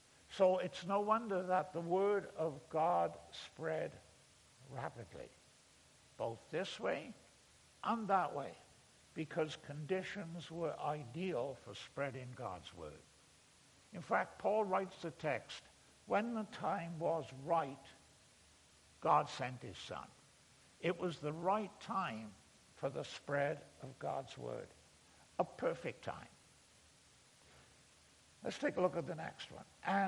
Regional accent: United Kingdom; I grew up in Britain near what was a huge Roman fortress, one of the three big ones.

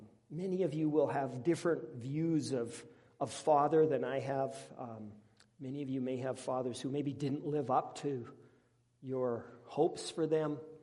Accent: Red Deer, Alberta, Canada; I grew up just outside of Red Deer in a context that feels very familiar to rural Alberta, to Westlock. I grew up in a small church that feels a lot like this congregation

